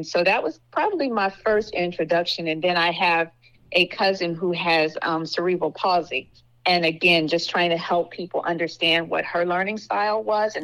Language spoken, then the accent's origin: English; Chicago, Illinois, United States; moved away as an adult; now in Maryland, United States; Born and raised in Chicago, Illinois. Came to Maryland to work.